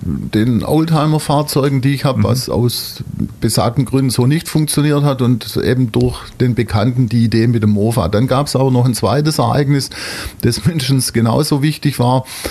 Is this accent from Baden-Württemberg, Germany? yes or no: yes; Pfullingen, Baden-Württemberg, Germany; Und ich bin eigentlich in Pfullingen aufgewachsen, kenne aber natürlich die Schwäbische Alb